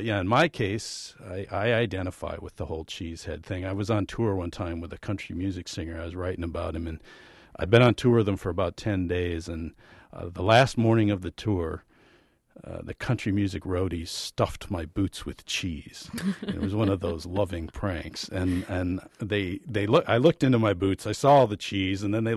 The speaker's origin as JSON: {"language": "English", "region": "Wisconsin", "country": "United States", "said": "I'm a writer from Wisconsin who's never had a beer."}